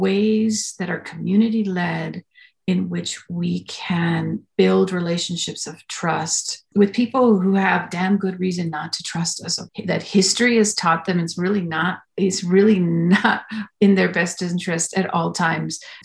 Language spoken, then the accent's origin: English; New Mexico, United States; also born or lived in California; As you're speaking, I was thinking about when I moved back to New Mexico from California and I was covering a community in Albuquerque